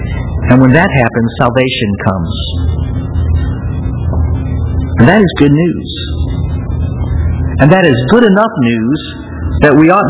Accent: St. Louis, Missouri, United States; You see, I'm from St. Louis. It's Mark Twain country. And in St. Louis, if they can't think of anything to name something, they just give it Mark Twain or Becky Thatcher or Tom Sawyer or Huckleberry Finn.

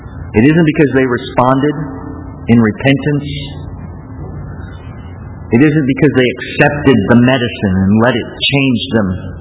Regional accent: United States; Maybe it's because I'm an American and I've never been conquered.

